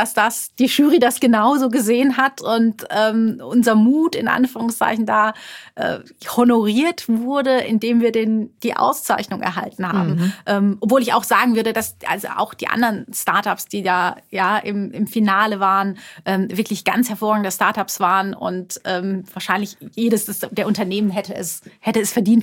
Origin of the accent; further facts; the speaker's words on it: Karlsruhe, Baden-Württemberg, Germany; ich komme aus Karlsruhe ursprünglich, Karlsruhe wäre vielleicht eine Alternative gewesen.